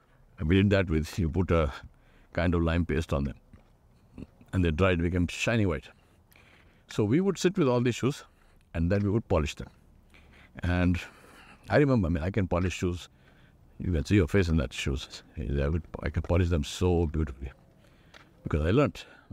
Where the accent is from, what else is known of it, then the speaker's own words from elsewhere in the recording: Hyderabad, Telangana, India; Alhamdulillah, we are from Hyderabad. And at least in the days when I was growing up, even servants had servants.